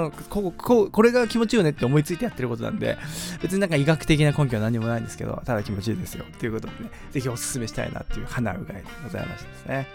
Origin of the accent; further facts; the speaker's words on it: Sendai, Miyagi, Japan; 私はね出身が宮城な、宮城っていうか生まれが宮城で、幼少期は宮城で仙台市にいたので、で仙台に住んでいたその、まあ、親戚の家も今仙台に全部あるんですけど